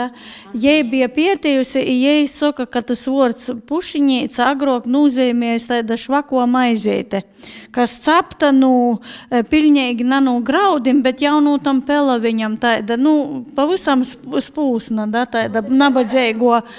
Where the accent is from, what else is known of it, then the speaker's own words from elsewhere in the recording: Blonti, Latgale, Latvia; Es jauns cilvēks, cielīs nu zemnieku ģimenes, es no Blontu.